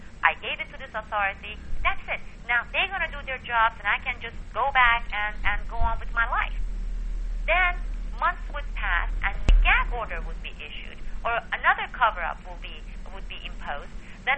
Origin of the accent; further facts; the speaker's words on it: United States; And I am part of this country. I am an American.